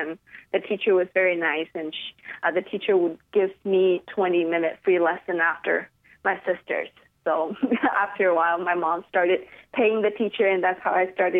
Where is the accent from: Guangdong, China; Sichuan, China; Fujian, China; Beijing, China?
Guangdong, China; Shenzhen; moved away as an adult; now in New York, United States; Well, I grew up in Shenzhen, China. I came to study in the States. I went to Juilliard in 2008.